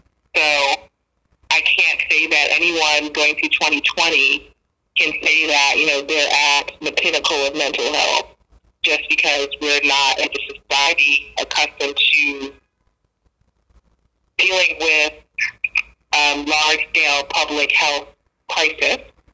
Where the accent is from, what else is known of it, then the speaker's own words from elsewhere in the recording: New Jersey, United States; and I grew up in New Jersey